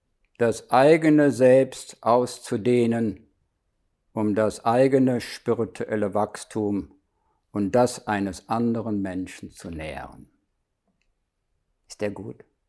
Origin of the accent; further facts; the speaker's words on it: Germany; Aber so als Deutscher habe ich noch versucht, das abzufedern.